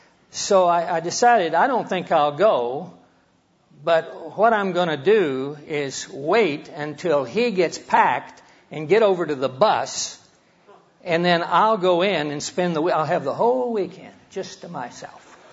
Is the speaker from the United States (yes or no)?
yes; Hollis, Oklahoma, United States; I grew up in Hollis, Oklahoma, up here.